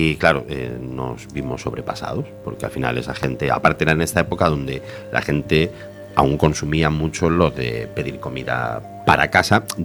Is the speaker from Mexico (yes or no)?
no; Argentina; now in Spain; A ver, yo ahí, que soy argentino, sí.